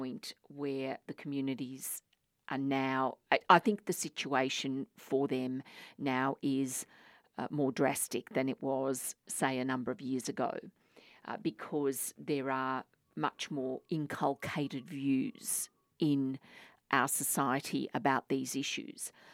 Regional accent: Australia; born there; English is a second language; I mean, I was born here. When I went to school, I didn't speak a word of English.

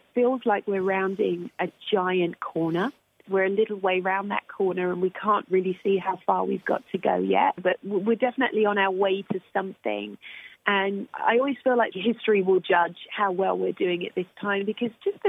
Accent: United Kingdom; I'm British and I'm also black and I'm also female

